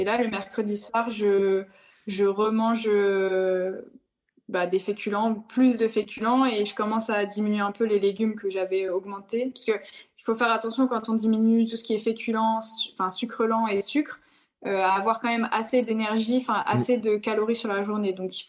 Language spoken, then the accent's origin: French; North, France; Après, je viens du Nord, donc j'ai l'habitude.